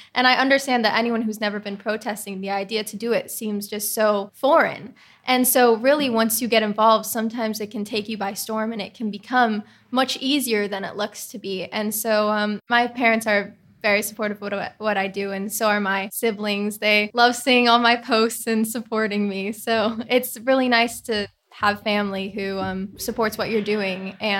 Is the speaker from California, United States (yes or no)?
yes; California, United States; that was my hometown. Everything that I loved was there. And so I started researching about wildfires, and I started to see the connection between climate change and California's wildfires.